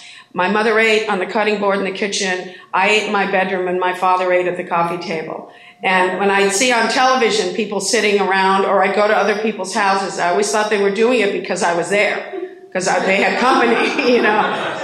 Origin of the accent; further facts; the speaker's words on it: Van Nuys, California, United States; and I was raised in Van Nuys